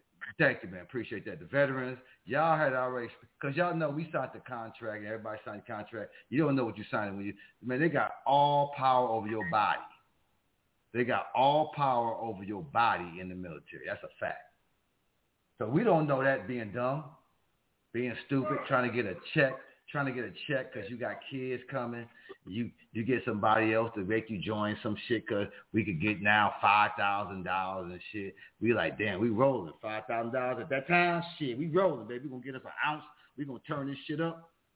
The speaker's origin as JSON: {"language": "English", "town": "Buffalo", "region": "New York", "country": "United States", "said": "I'm from Buffalo, and the Klan is in Buffalo."}